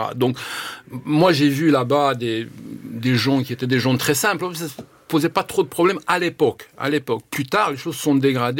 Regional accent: Romania; moved away as an adult; now in France; Moi, quand je suis parti en 1980, quand j'ai quitté la Roumanie, j'ai eu un problème, un débat. Je savais que je n'allais pas rentrer. Je savais que j'allais demander la protection des autorités françaises. J'allais devenir réfugié politique.

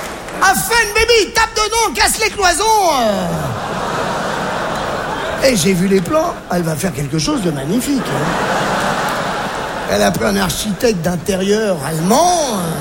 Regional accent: Algeria; born there; Je suis né en Algérie. Mais qu'est-ce qui m'a pris à moi de naître en Algérie?

